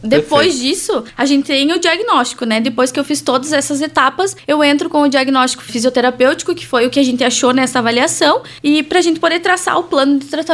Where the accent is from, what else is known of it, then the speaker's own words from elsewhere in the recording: Campos Novos, Santa Catarina, Brazil; Então, eu sou daqui de Campos Novos, né? Meus pais são daqui